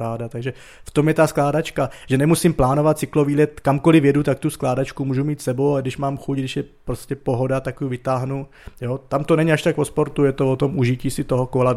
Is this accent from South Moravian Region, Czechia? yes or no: yes; Brno, South Moravian Region, Czechia; jako Brňák zasekat v pisárkách tam v těch kolonách